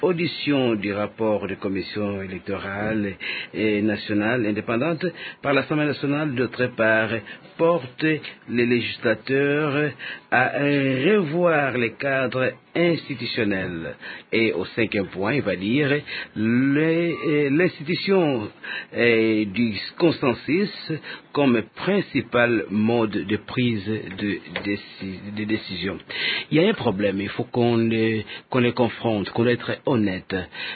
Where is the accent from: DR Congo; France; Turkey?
DR Congo; nous, en tant que Congolais tous